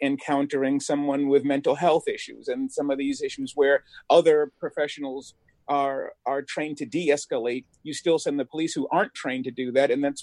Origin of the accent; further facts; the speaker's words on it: Massachusetts, United States; because whenever I tell people I'm from Massachusetts, they tend to think that it's a college campus